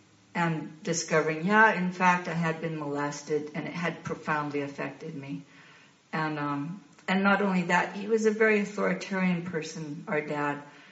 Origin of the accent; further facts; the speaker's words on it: Seattle, Washington, United States; born there; So I was born in Seattle, 6 of 10 children, big Catholic family.